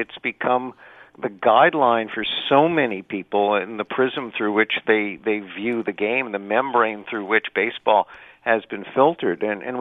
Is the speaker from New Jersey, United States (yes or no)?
yes; New Jersey, United States; But baseball has been such a big part of my life growing up in New Jersey.